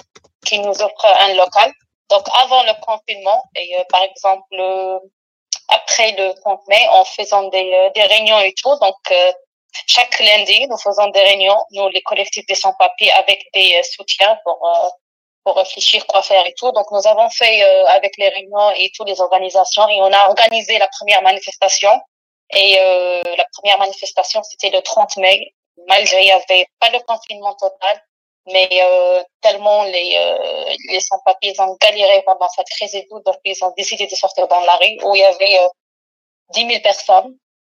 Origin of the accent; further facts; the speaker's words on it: Paris, Île-de-France, France; Non, je suis de Paris.